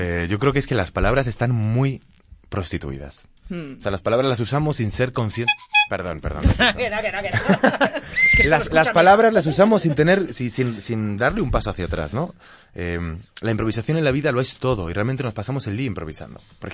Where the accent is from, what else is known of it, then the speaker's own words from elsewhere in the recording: Torrelodones, Community of Madrid, Spain; Hombre, debo decir que me crié en Torrelodones.